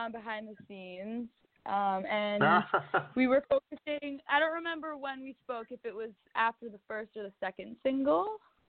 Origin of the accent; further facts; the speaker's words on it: New York, United States; Yeah, I mean, I grew up in New York. I'm definitely a New Yorker at heart.